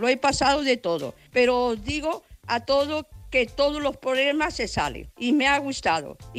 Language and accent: Spanish; Barcelona, Catalonia, Spain; de Barcelona.